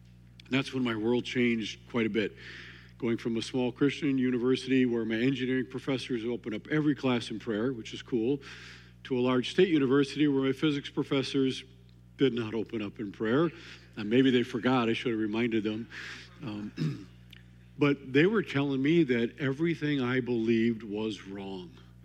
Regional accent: Wisconsin, United States; I'm from Wisconsin.

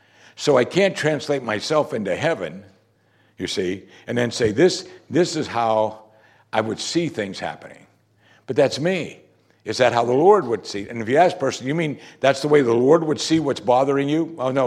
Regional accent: Pittsburgh, Pennsylvania, United States; even though he's from Green Bay, Wisconsin, and I was from Pittsburgh.

